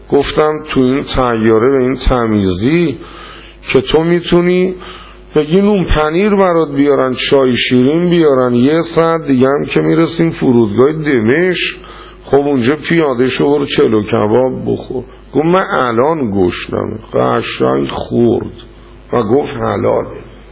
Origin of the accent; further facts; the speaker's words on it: Iran; کجایی هستی؟ ایرانی هستیم.